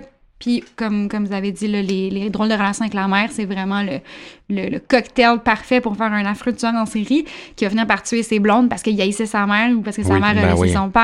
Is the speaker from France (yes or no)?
no; Quebec, Canada; je pense qu'on est Québécois